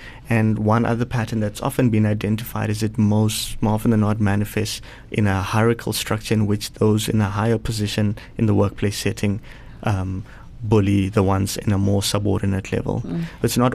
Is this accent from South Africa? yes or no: yes; Polokwane, Limpopo, South Africa; I grew up in Polokwane, so just outside of Polokwane in a township known as Sisho. Mm-hmm. My mother's from Ramanyaka, which is a township just out of Burgersfort, and I am from a biracial background. So essentially, my mother's a Pedi woman, exclusively Christian family